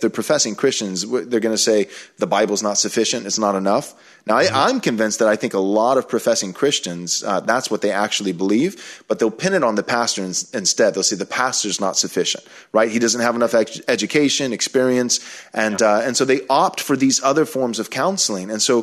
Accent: Bay City, Texas, United States; now in Austin, United States; And I was raised in Bay City, Texas, but my parents, they went ahead and retired early and relocated to this area as well.

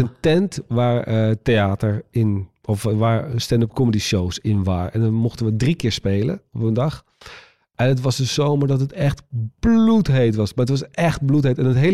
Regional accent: Waddinxveen, South Holland, Netherlands; Maar toen woonde ik nog in Waddinxveen, waar ik vandaan kom.

